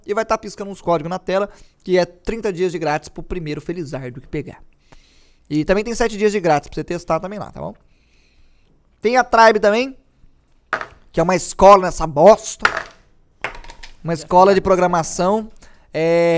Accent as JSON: {"language": "Portuguese", "country": "Angola", "said": "Eu sou angolano."}